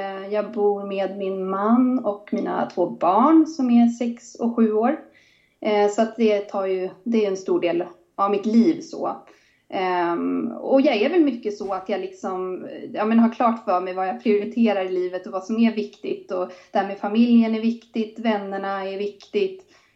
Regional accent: Stockholm, Stockholm County, Sweden; now in Sundsvall, Sweden; Ja, men nu bor jag ju i Sundsvall sedan 10 år tillbaka ungefär. Sen är jag uppvuxen i Stockholm. Så att jag är där ganska mycket.

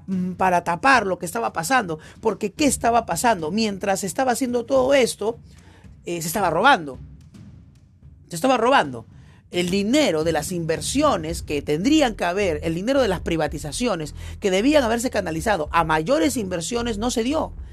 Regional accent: Peru; Y en nombre de ese pragmatismo, como peruanos, olvidamos que hay un pequeño sector de peruanos maltratados

